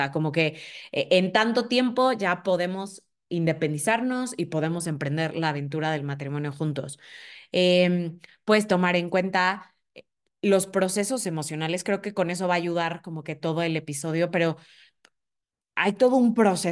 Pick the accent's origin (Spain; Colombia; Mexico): Mexico; Orizaba, Veracruz; casarnos en Orizaba, de donde yo soy, y en Orizaba la época de lluvias dura casi que todo el año